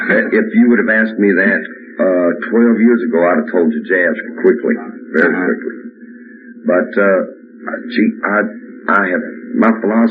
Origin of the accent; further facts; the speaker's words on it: Texas, United States; But things being like they were, I'm afraid I'm just a Texan, man. I really am not happy in any other part of the country.